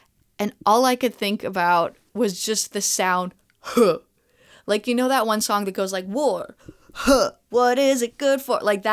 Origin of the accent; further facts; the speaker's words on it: Montreal, Quebec, Canada; Montreal. And so I have to tell you about at least one unbelievably cool band that's coming out of my hometown.